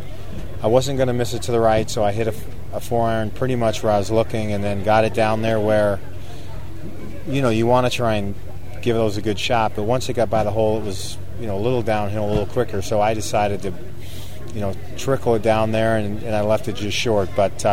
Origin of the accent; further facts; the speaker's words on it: Seattle, Washington, United States; I'm a Californian now, grew up in Seattle, so I played a lot of courses like this.